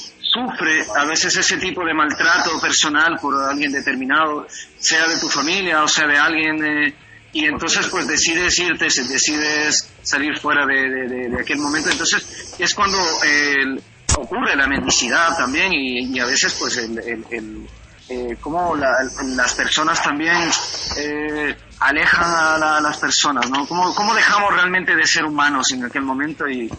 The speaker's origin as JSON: {"language": "Spanish", "town": "Quito", "region": "Pichincha", "country": "Ecuador", "said": "Bueno, soy de Quito."}